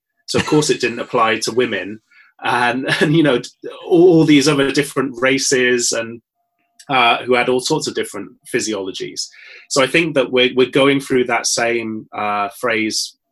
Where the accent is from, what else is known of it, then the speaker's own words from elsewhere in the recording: North West England, United Kingdom; I grew up in Cumbria, which had a big mining industry